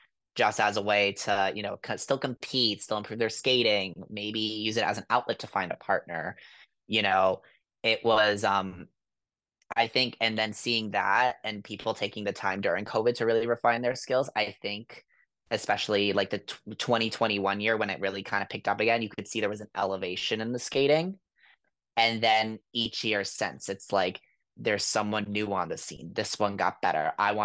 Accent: Florida, United States; It is in my home state.

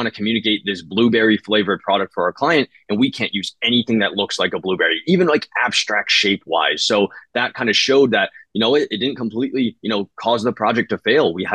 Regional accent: New England, United States; moved away as an adult; now in California, United States; 18, 19 years old when I moved from New England to California

